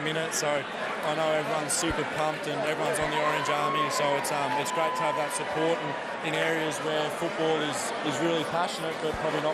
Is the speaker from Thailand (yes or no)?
no; Leeton, New South Wales, Australia; I'm super proud to say that I'm from Leeton.